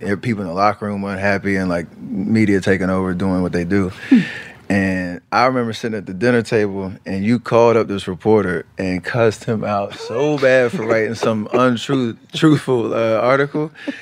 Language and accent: English; Charlotte, North Carolina, United States; our guy Anthony Morrow, who I grew up in Charlotte with him